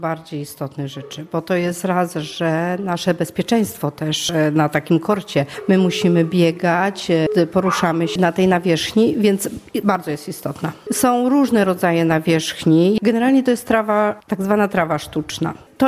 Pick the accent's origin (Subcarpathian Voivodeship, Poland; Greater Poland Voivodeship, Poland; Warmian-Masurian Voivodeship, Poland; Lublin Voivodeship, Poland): Subcarpathian Voivodeship, Poland; Stalowa Wola; No i Wola, ponieważ ja pochodzę ze Stalowej Woli.